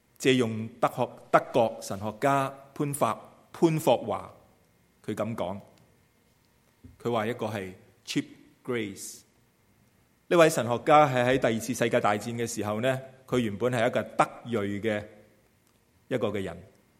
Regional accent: Hong Kong; 我们在香港长大的那些

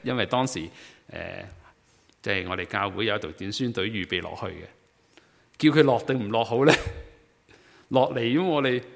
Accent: Guangdong, China; 好像我们广东人都有一个说法，临尾香

